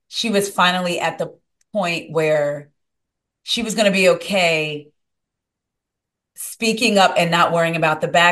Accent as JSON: {"language": "English", "region": "New Jersey", "country": "United States", "lives_now": "Maryland, United States", "said": "So, like, if I say I'm from Jersey, they're like, oh, it's funny. Being in Maryland, people always say to me, you have an accent."}